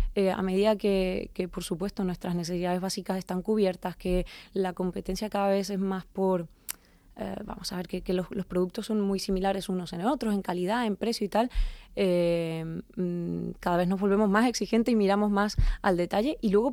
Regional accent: Argentina; now in Spain; soy de Argentina, sí

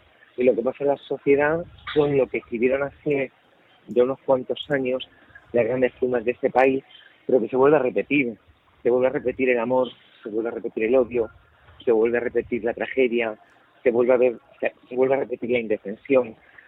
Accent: Cehegín, Region of Murcia, Spain; yo que soy de Murcia, concretamente de 7 kilómetros de Caravaca de la Cruz, de Cejín.

